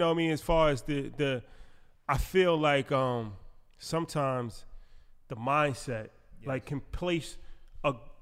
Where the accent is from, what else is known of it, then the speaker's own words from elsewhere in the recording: New York, United States; you know, we're from New York. So, you know, like, you think of, like, the slums in New York.